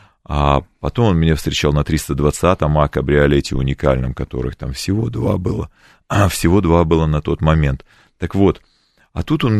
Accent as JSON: {"language": "Russian", "country": "Russia", "said": "Ну, я хоть и немец, но русский немец."}